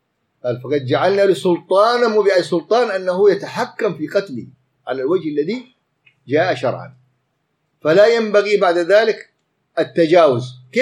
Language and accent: Arabic; Yemen; في رجل كان عندنا في اليمن